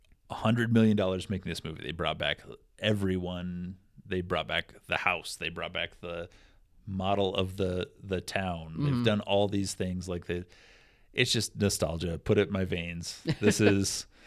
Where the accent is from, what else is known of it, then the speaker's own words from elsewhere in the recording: Midwest, United States; growing up in the Midwest, it was Michael Keaton.